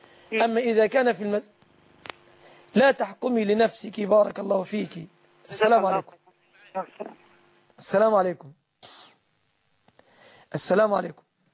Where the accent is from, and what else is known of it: Egypt